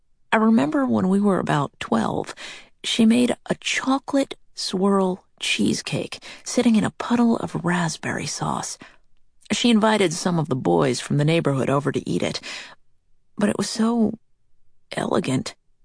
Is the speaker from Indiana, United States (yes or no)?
yes; South Bend, Indiana, United States; I grew up in South Bend, a town that is virtually devoid of cuisine.